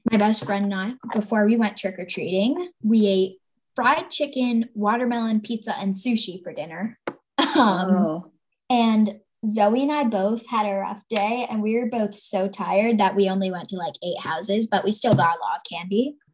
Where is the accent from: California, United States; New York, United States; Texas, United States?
New York, United States; Hudson; I'm 11, and I'm also from Hudson.